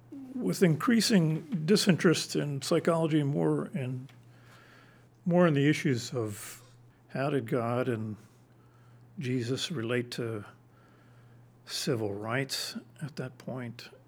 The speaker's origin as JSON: {"language": "English", "town": "New York City", "region": "New York", "country": "United States", "said": "I came from New York City. I served two parishes, one in the city itself, one on Long Island."}